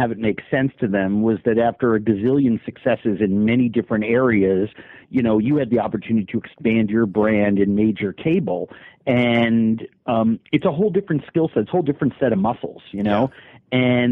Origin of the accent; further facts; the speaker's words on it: New York, United States; I'm from New York, so when someone says, what do you like?